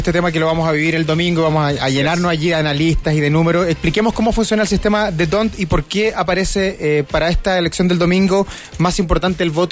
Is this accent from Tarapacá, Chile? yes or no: no; Magallanes and Chilean Antarctica, Chile; Yo soy de Magallanes, además, así que lo he seguido muy, muy al detalle